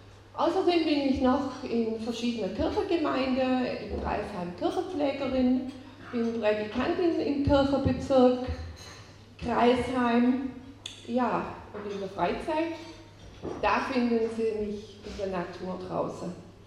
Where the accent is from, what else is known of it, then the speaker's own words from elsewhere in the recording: Baden-Württemberg, Germany; bin 58 Jahre alt, geboren auf der Schwäbischen Alb. Und meine Kindheit und viele Jahre danach habe ich so 40 Kilometer nördlich vom Bodensee gelebt. Dann, 2007, hat es mich nach Hohenlohe verschlagen.